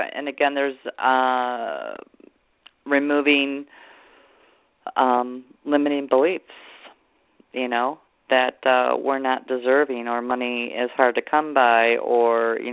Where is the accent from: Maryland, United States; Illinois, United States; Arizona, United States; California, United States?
California, United States; San Diego; born there; My family, I was born in San Diego, and my parents had a Volkswagen bus